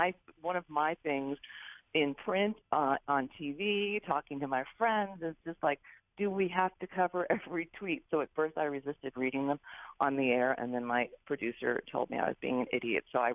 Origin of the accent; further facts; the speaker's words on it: New York City, New York, United States; And it was particularly disturbing, you know, as a New Yorker to find out the president hadn't called Governor Cuomo or Mayor de Blasio.